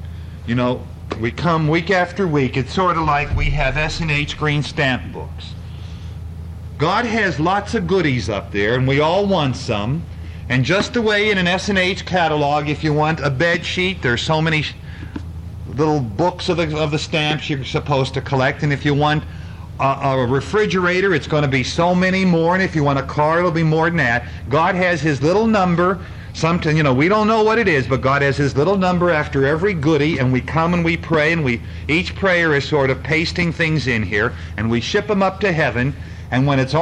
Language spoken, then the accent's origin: English; Scranton, Pennsylvania, United States; By the whole area that I'm from. The city of Scranton, for years, there was absolutely no way anybody could be mayor if